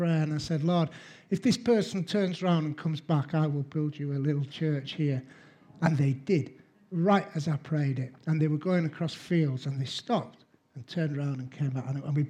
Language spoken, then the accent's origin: English; Huddersfield, Yorkshire and the Humber, United Kingdom; Me and my brother, we grew up in Greenhead Park. We spent our early years in Greenhead Park.